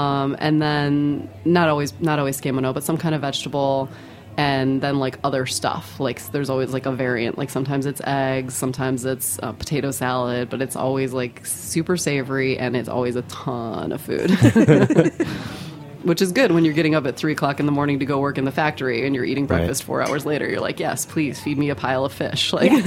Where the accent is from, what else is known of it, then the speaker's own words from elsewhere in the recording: United States; I'm American and I'm a fermenter.